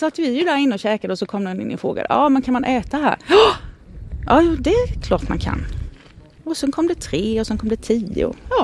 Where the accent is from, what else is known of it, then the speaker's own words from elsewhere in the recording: Ekenässjön, Jönköping County, Sweden; jag är ju född i Åsida.